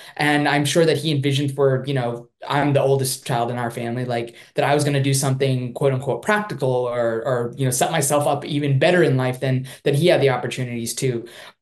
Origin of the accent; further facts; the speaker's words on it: South Africa; born there; I was born in South Africa. There's five generations of my family there.